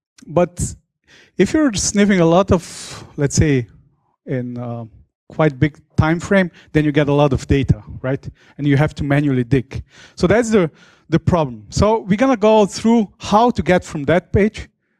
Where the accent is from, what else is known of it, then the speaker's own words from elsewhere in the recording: Slovenia; I come from Slovenia